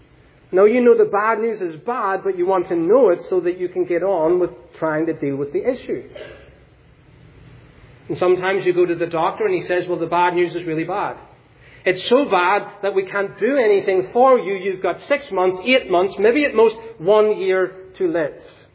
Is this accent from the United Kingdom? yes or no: yes; United Kingdom; I need to tread carefully on that one as a British person.